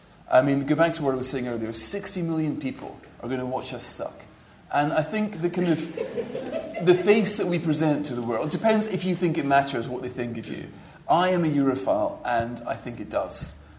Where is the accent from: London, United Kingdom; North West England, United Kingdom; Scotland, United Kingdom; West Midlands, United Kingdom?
Scotland, United Kingdom; as a Scot